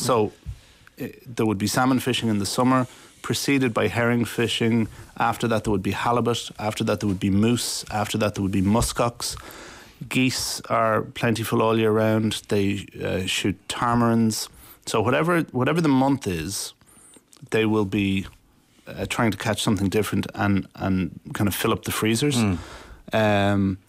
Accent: Malahide, Leinster, Ireland; Malahide.

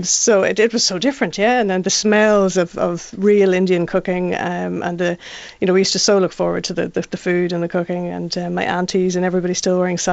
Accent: Dublin, Leinster, Ireland; also born or lived in Donegal / Australia; I was born in Donegal, but raised across Dublin and Australia, actually. And I came back to Donegal when I was about 18.

